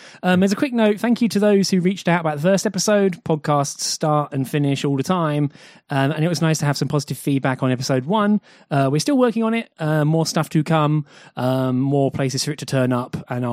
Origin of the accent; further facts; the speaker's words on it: United Kingdom; let's face it, we are already fulfilling our obligation of being British by talking about the weather.